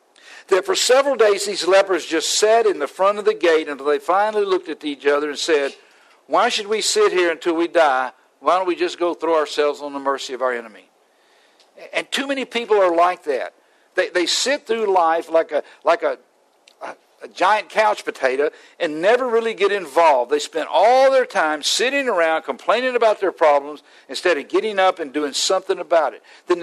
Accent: Atlanta, Georgia, United States; born there; I was in Atlanta. I was born in Atlanta.

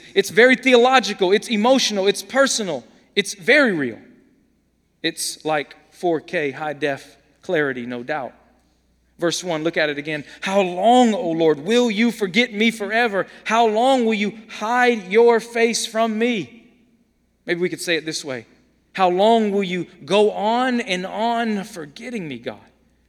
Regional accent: Atlanta, Georgia, United States; I'm not from San Diego, if y'all don't know that. I'm from Atlanta.

